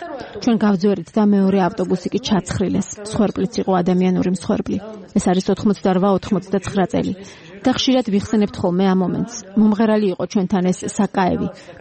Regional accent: Tskhinvali, Shida Kartli, Georgia; Цхинвалис მკვიდრივარ, დავიბადე და გავიზარდე ქალაქში. საშუალო სკოლა ამ ქალაქში დავამთავრე

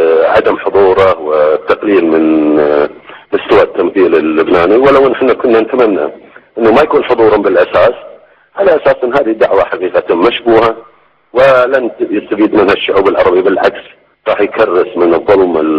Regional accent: Kuwait; ونحن كشعب كويتي

